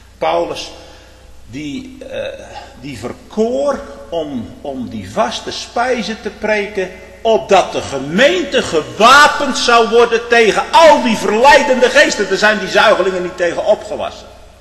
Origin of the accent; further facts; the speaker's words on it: Netherlands; Wij als Hollanders zouden zeggen, ruim op die boel.